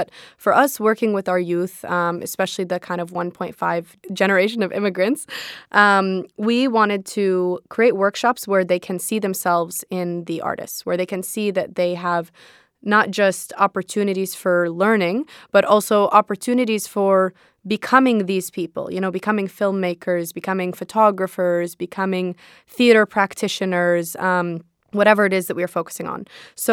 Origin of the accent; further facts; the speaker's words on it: San Diego, California, United States; And I think that I grew up in San Diego my whole life.